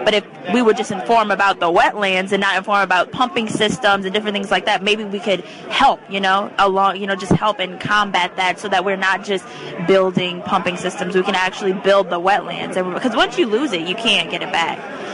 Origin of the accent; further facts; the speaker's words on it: New Orleans, Louisiana, United States; I'm a junior biology major at Howard University, and I'm from New Orleans, Louisiana.